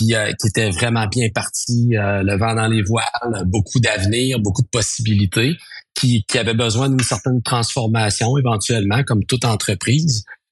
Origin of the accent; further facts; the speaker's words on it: Quebec, Canada; J'étais à Montréal. Moi, je viens de la région de Rimouski, mais j'étais à Montréal à l'époque.